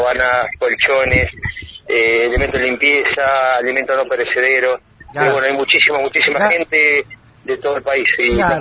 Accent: Bahía Blanca, Buenos Aires Province, Argentina; also born or lived in Punta Alta; Nacido y criado en Bahía y en Punta Alta.

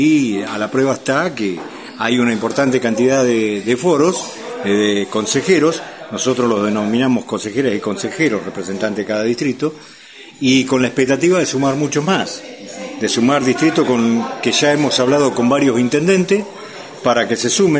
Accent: Benito Juárez, Buenos Aires Province, Argentina; Soy nativo de Benito Juárez. Tengo la oficina en Benito Juárez

